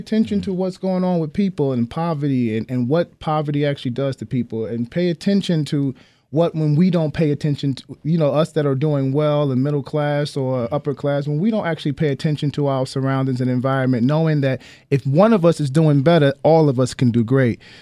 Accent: Newark, New Jersey, United States; Oh, no, I'm actually born and raised in Newark, New Jersey.

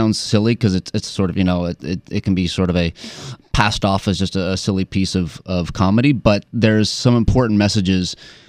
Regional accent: Ellicott City, Maryland, United States; I grew up in Ellicott City, so closer to the Baltimore area

